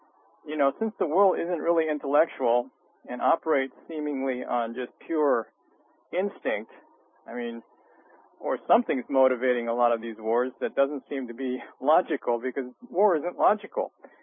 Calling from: California, United States; from California.

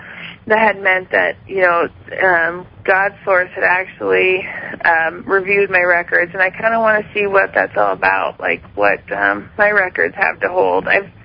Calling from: South Dakota, United States; South Dakota, actually.

